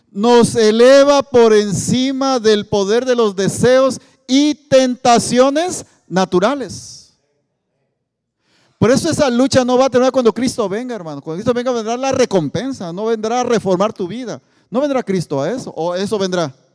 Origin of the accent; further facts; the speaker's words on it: Oaxaca, Mexico; O sea, que soy de Oaxaca, somos muy emocionales y somos muy enamoradizos, ¿verdad?